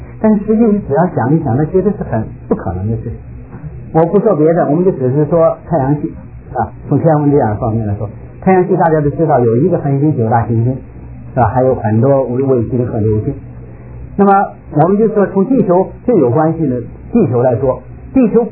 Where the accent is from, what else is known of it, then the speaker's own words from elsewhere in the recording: China; 反正我是从小在大陆长大，所以受了很多无神论的教育。